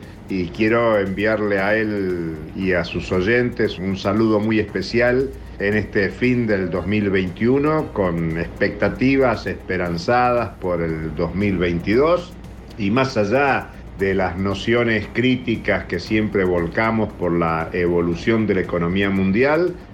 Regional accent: Argentina; de Argentina.

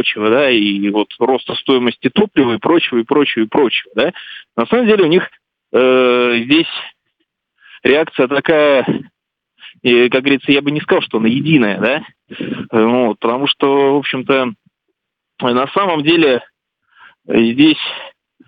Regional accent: Rostov, Yaroslavl Oblast, Russia; Я сам из Ярославской области, родом, да, Ростов-Великий.

